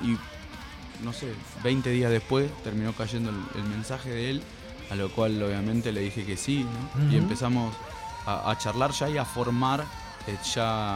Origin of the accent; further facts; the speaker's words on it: Mar del Plata, Buenos Aires Province, Argentina; Bueno, yo soy de Mar del Plata